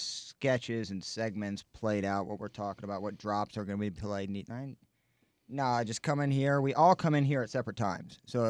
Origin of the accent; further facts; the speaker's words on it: Illinois, United States; I'm from Illinois, so what?